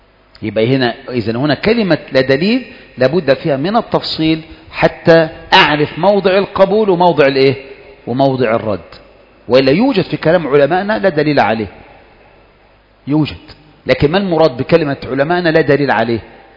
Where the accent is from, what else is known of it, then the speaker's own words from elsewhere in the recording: Egypt; ولهذا تجد عندنا في مصر ورثنا منذ الصغر ان كتب الفقه نيل الاوطار سبل السلام